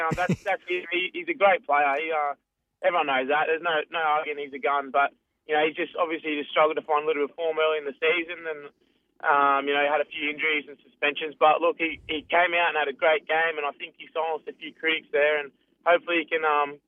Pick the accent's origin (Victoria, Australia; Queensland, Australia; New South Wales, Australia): Queensland, Australia; I think everyone who's born and raised in Queensland, they are passionate Queenslanders, and I'm one of them.